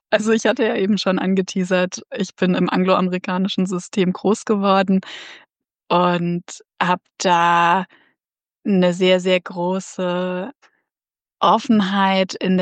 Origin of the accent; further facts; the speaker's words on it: Edinburgh, Scotland, United Kingdom; now in Germany; ich komme aus Edinburgh, wo einfach so unglaublich viel Research Community ist und wo so viel passiert